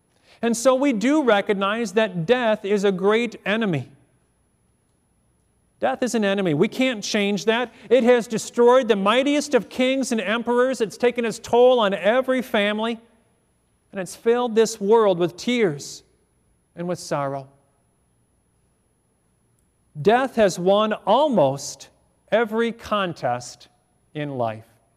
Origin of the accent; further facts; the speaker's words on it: Illinois, United States; and we grew up in Illinois.